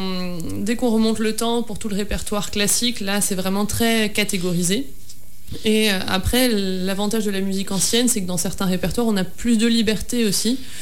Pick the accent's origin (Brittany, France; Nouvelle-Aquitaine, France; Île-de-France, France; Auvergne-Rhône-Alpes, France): Brittany, France; Ah ben, j'ai grandi en Bretagne, je suis bretonne à la base.